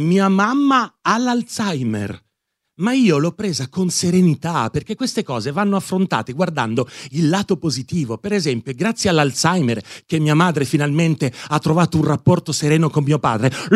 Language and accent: Italian; Piedmont, Italy; vengo dal Piemonte. No, scusate, credevo che vengo dal Piemonte facesse già ridere.